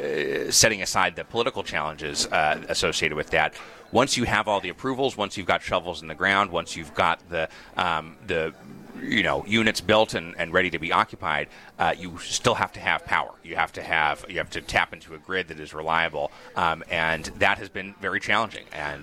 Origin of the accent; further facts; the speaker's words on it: Utah, United States; also born or lived in Wisconsin; I grew up mostly in Utah, where my dad was a professor at the University of Utah. But family's originally from Wisconsin.